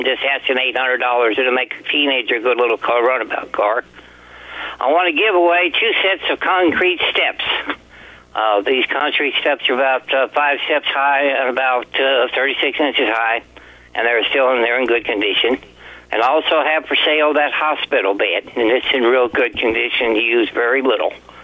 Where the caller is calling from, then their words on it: Huntsville, Missouri, United States; I'm calling from Huntsville.